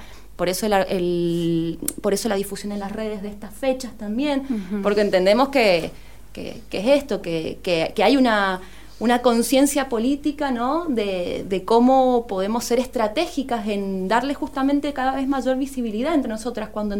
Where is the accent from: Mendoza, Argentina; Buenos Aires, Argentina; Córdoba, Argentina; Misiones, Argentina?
Mendoza, Argentina; somos mujeres mendocinas de diversas, ¿no es cierto?, procedencias